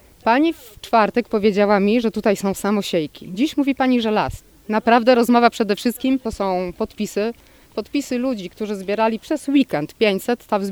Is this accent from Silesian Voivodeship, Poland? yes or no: yes; Wodzisław Śląski, Silesian Voivodeship, Poland; w Wodzisławie Śląskim, w którym mieszkam od urodzenia